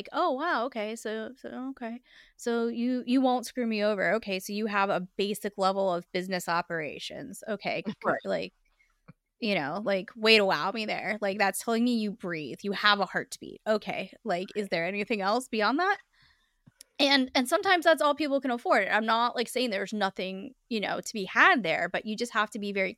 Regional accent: California, United States; accent: California; And me with my thick California accent. I know that, you know, AI does not understand me either.

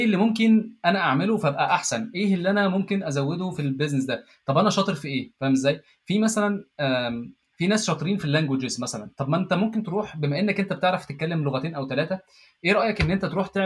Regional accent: Egypt; moved away as an adult; انا كنت عايز اطلع من مصر، فاهم ازاي؟ فانا بالنسبه لي اي حاجه تطلعني من مصر انا هاخدها

